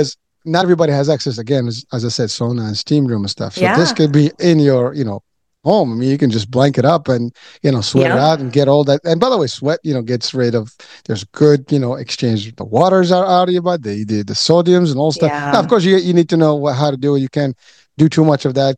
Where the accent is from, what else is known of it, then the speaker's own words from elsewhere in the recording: Morocco; I'm originally from Morocco, and an exfoliation of the body is a weekly, you know, tradition. I mean, literally back home